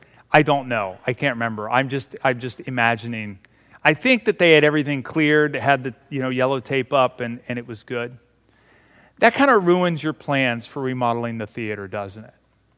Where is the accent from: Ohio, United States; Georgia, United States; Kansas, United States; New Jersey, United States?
Ohio, United States; Marysville; There's an old theater in my hometown of Marysville, Ohio